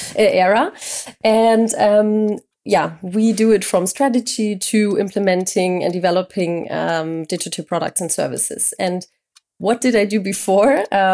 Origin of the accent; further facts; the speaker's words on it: Munich, Bavaria, Germany; from Munich